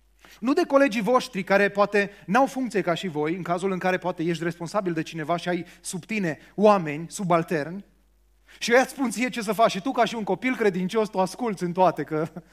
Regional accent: Romania

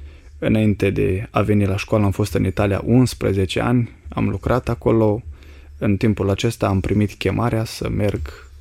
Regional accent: Dumbrăveni, Suceava County, Romania; sunt din Suceava, dintr-o comună, comuna Dumbrăveni, care aparține de Suceava.

